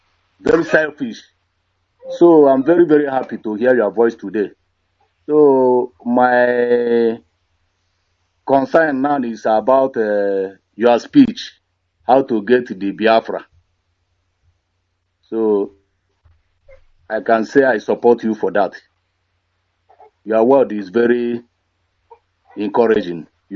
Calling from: Greece; I'm calling from Greece.

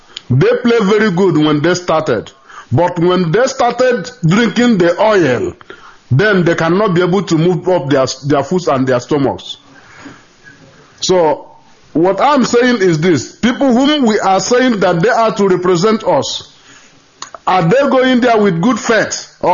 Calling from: Germany; English is a second language

